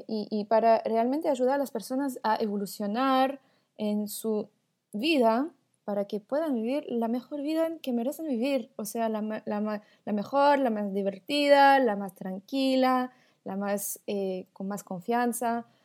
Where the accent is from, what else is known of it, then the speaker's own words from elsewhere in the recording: France; accent: porteño; Spanish is a second language; also born or lived in Brazil / Buenos Aires, Argentina; soy franco-brasileña, viví 5 años en Argentina, Buenos Aires, por eso hablo con un acento porteño.